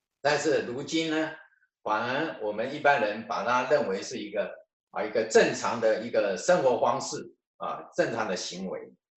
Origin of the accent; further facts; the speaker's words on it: Taiwan; 我们从台湾来的